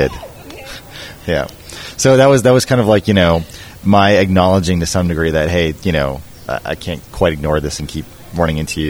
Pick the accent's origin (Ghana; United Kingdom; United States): United States; East Coast; I'm originally from the East Coast, and yet I have a lot of, like, West Coast leanings. And so I'm kind of a mishmash of cultures.